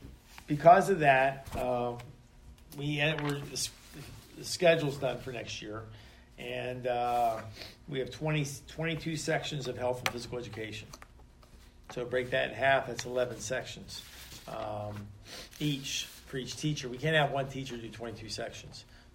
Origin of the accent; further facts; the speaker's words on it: Johnstown, United States; that's my neck of the woods because I'm, you know, I'm from Johnstown.